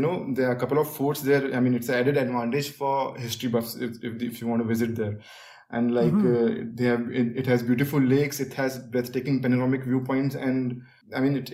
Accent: Amravati, Maharashtra, India; Sir, I'm a businessman from Amravati city, and Amravati comes under the Vidarbha region of Maharashtra.

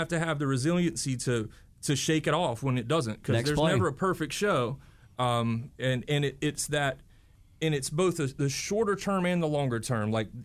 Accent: Jefferson, Georgia, United States; growing up in Jefferson, Georgia, you don't really have any choice. You're going to be a Braves fan

